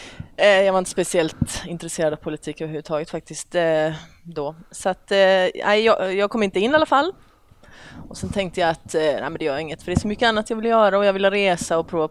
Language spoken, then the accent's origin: Swedish; Oskarshamn, Kalmar County, Sweden; also born or lived in Helsingborg; now in Malmö, Sweden; Nej, jag är från Oskarshamn.